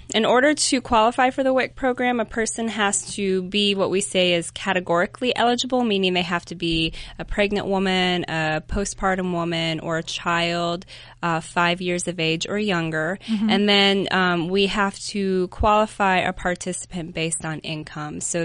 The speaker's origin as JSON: {"language": "English", "town": "Des Moines", "region": "Iowa", "country": "United States", "tie": "born or raised there", "lives_now": "Asheville, United States", "said": "Des Moines, Iowa, nice. And I've been in Asheville for 16 years."}